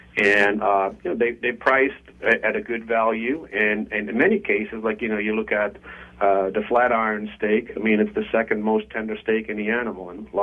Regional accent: Netherlands; And originally I'm from Holland, and I went to an apprenticeship program.

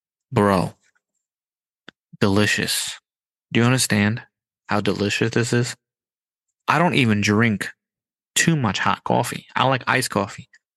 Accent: United States; I didn't know that tea had caffeine because I don't drink tea because I'm American and I drink coffee.

